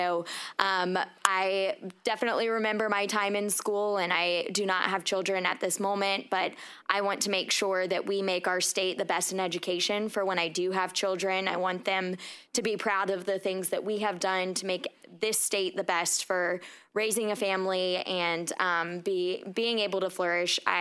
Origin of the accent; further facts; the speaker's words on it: Florida, United States; So you guys are in trouble, two Polk County girls up here.